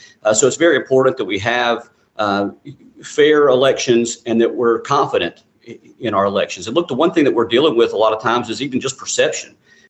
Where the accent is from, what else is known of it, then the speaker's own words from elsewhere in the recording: St. Martin, Mississippi, United States; I'm from St. Martin, which is a little community just north of Ocean Springs.